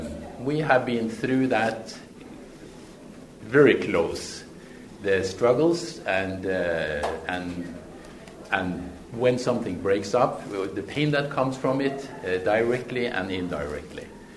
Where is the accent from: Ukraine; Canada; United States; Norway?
Norway; I'm coming from Norway.